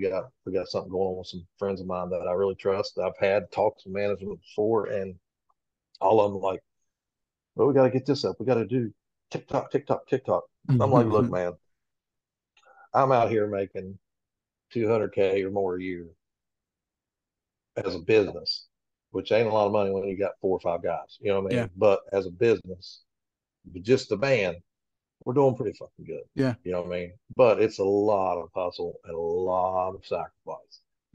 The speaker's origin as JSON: {"language": "English", "region": "West Virginia", "country": "United States", "said": "I'm Texas. I'm not. I'm from West Virginia, live in North Carolina."}